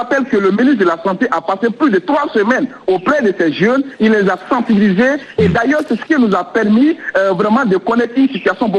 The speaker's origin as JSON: {"language": "French", "town": "Lola", "region": "Nzérékoré Region", "country": "Guinea", "said": "moi, je suis de cette région. Je suis de Lola"}